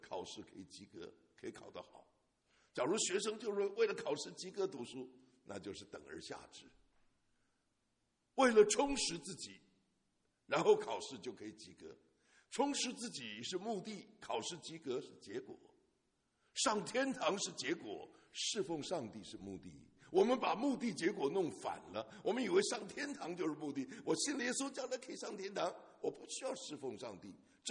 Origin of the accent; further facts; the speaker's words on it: Beijing, China; born there; 我是江西老表，我的祖籍是江西，我生在北京，我从来没回过江西，我爸爸都没回过江西，他是生在英国的，这个，所以他一直都在北京的。